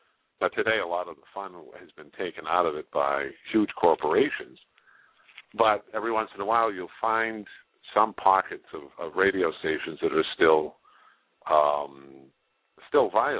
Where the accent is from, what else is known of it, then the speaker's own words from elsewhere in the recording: Leominster, Massachusetts, United States; I lived out in Leominster at the time. It was my hometown.